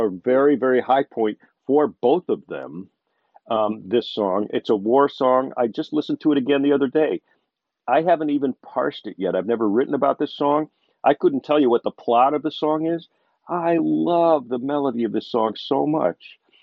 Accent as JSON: {"language": "English", "country": "United States", "said": "As a Yank, as an American who understands how Brits feel about their … I feel very honored that British people like this book."}